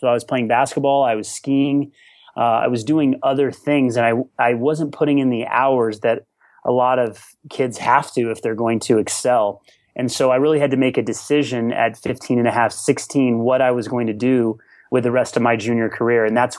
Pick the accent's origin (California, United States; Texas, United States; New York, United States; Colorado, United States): Colorado, United States; growing up in Colorado, high altitude